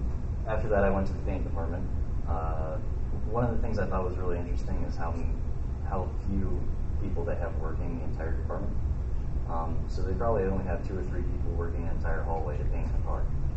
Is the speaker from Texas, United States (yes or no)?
no; Marysville, Ohio, United States; So I was born in Marysville, Ohio. I've lived here my entire life